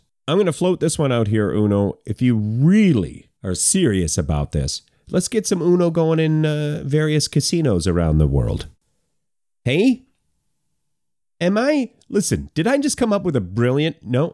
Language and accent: English; Canada; Now, I'm a Canadian.